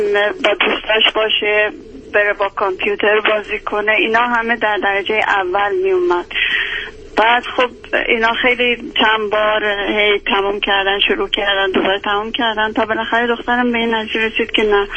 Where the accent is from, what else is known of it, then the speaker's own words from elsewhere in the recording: Iran; من چون خودم از ایران هستم میدونم فرهنگ چطوری هست